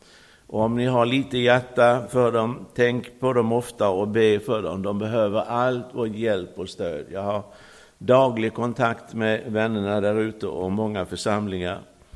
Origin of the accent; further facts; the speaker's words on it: Karlskrona, Blekinge, Sweden; och jag är från Karlskrona, född och uppvuxen i pingstersamlingen i Karlskrona.